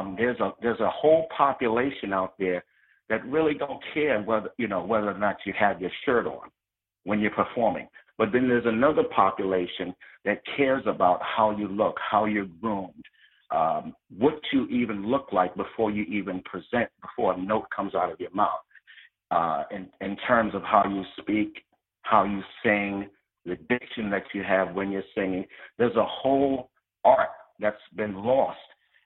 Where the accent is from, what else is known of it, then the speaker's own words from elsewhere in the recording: New York City, New York, United States; also born or lived in Washington, D.C.; and I grew up in Harlem. I was born in Washington, D.C., but I was raised in Harlem, New York.